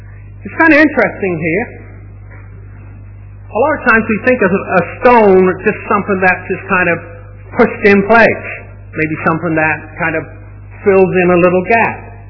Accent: England, United Kingdom; It's because I'm English that I don't get that fired up.

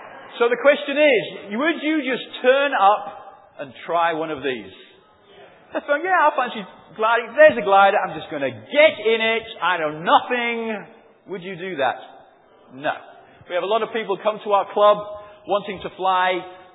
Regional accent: England, United Kingdom; accent: northern; As you can tell from my accent saying laugh and not laugh, I am from the north, which is of great embarrassment to my children.

